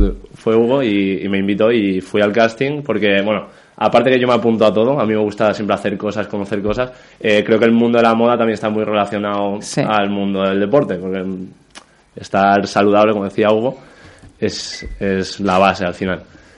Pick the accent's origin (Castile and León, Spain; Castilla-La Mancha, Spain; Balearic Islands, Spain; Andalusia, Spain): Balearic Islands, Spain; Marratxí; Sí, yo soy de Marrachí.